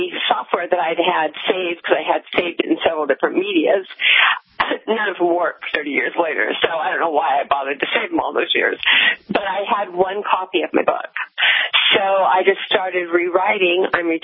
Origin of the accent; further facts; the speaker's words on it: Grass Valley, California, United States; she had lived in my hometown up north in Grass Valley for a number of years after I had left